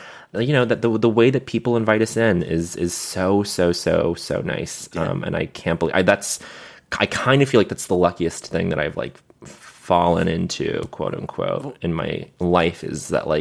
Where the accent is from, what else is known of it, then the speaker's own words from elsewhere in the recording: Montreal, Quebec, Canada; growing up in Montreal.